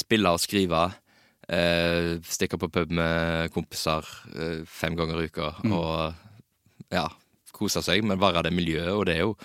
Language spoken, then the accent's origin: Norwegian; Karmøy, Rogaland, Norway; Jeg er fra Karmøy.